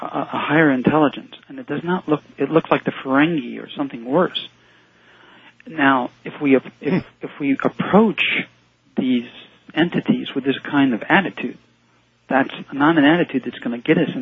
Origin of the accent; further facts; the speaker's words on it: United States; And I want to do the same thing in America because it's my home country.